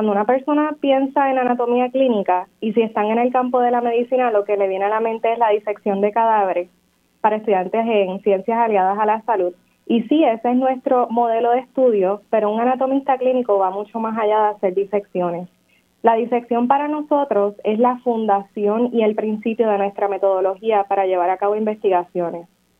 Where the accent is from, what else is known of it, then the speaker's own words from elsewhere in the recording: Guayanilla, Puerto Rico; also born or lived in Yauco; yo soy natural del pueblo de Yauco, pero me crié en el pueblo de Guayanilla junto a mi mamá, mi abuela y mi tía